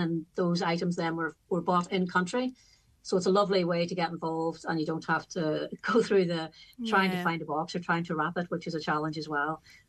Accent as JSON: {"language": "English", "town": "Castlederg", "region": "Northern Ireland", "country": "United Kingdom", "said": "because I'm from Castledurg, so I'm working from home"}